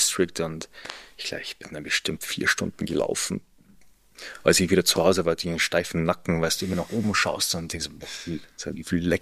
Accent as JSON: {"language": "German", "region": "Salzburg", "country": "Austria", "tie": "born or raised there", "said": "In der Nähe von Salzburg, also du bist eigentlich fast in den Alpen drin. Du hast eine wunderschöne Landschaft, aber wenn du da aufwächst, dann ist es für dich normal."}